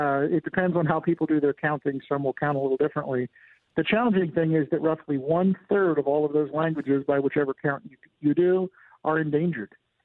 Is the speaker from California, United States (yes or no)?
no; Lancaster, Pennsylvania, United States; I grew up in Lancaster, Pennsylvania, across from an Amish farm.